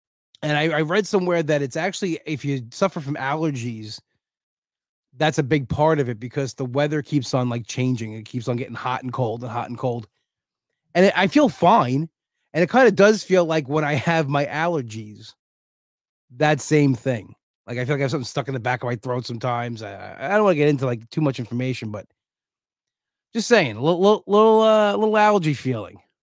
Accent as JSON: {"language": "English", "town": "Bellmore", "region": "New York", "country": "United States", "tie": "born or raised there", "said": "I always like the Belmore Firehouse show. It's a blast. I always like being in my hometown"}